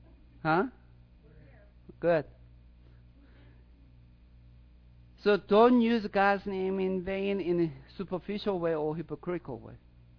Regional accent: South Korea; English is a second language; when I was growing up in Korea, it was not unusual for the grandpa, grandma and grandpa in the house

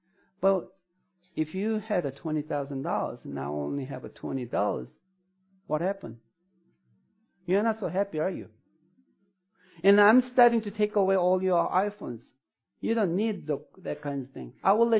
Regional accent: South Korea; I'm from South Korea, where we faced the communist, where we lived under the communist regime for a while.

